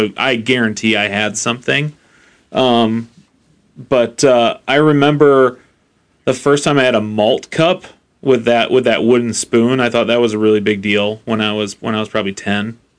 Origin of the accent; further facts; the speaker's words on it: Holland, Michigan, United States; My family, so I grew up in Holland, Michigan. We would go to professional sporting events in either Detroit or Chicago.